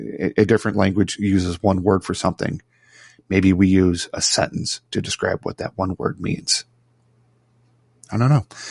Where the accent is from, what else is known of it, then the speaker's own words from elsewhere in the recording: Chicago, Illinois, United States; now in Virginia, United States; So I live here in Virginia. I'm from Chicago. People can tell my accent is a little bit different from the people that are around here.